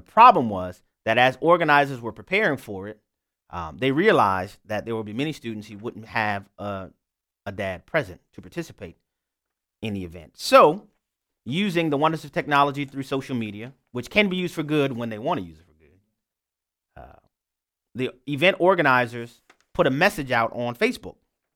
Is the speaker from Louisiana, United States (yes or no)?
yes; Louisiana, United States; We'll go first to my home state of Louisiana, the boot where David is there.